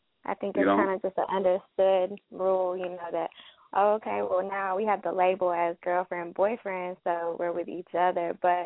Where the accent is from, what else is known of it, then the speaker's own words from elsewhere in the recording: the South, United States; I'm from the South, and I'm 27.